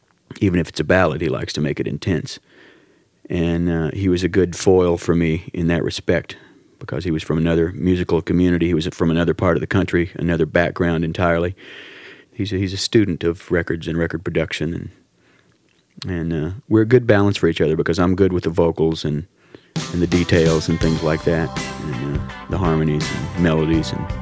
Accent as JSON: {"language": "English", "region": "Texas", "country": "United States", "said": "he's a New Yorker and I'm a Texan."}